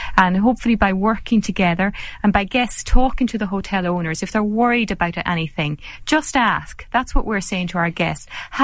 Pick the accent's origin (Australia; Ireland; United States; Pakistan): Ireland; And we're Irish people, we're used to doing that, so all of this is so foreign to us.